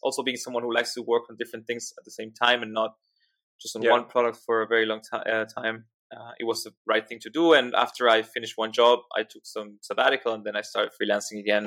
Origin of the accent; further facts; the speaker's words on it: Buenos Aires, Argentina; English is a second language; I'm originally from Buenos Aires, by the way, and this is where I was working.